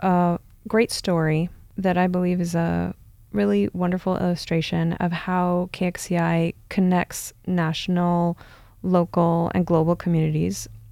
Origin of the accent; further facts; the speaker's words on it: Paraguay; I was raised in Paraguay